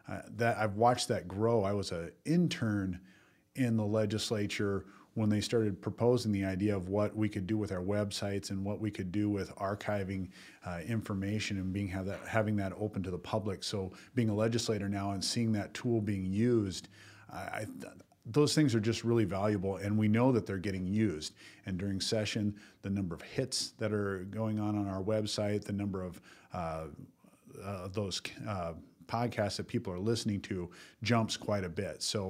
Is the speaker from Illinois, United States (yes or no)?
no; Dell Rapids, South Dakota, United States; they've done so much for me as a kid growing up in Del Rapids, as a student